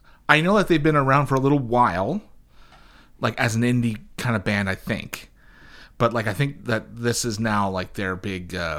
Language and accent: English; Canada; I'm obviously Canadian.